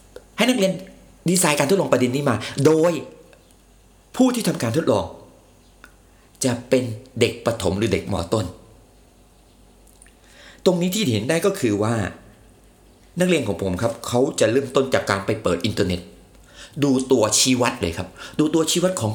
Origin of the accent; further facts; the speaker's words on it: Songkhla, Thailand; ชายหาดของหาดสมิลาจังหวัดสงขลาบ้านเกิดผมเลย